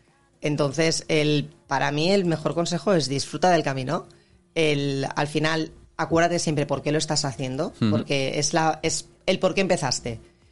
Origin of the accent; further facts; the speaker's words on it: Algemesí, Valencian Community, Spain; Yo soy de Algemesí era zona cero.